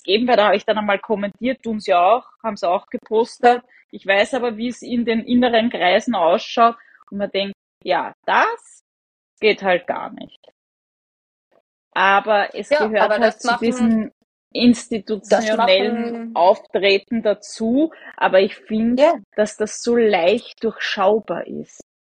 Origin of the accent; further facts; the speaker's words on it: Lower Austria, Austria; als Niederösterreicherin die Nähe zum Burgenland halt gegeben ist.